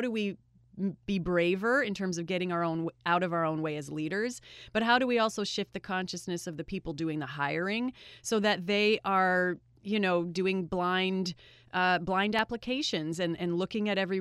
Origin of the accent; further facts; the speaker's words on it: Canada; I'm a Canadian, but it does seem in this country like change happens from the bottom up.